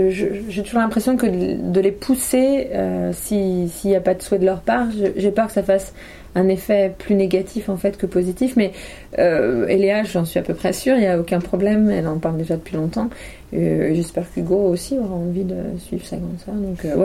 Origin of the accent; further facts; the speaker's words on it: France; je suis française à 100%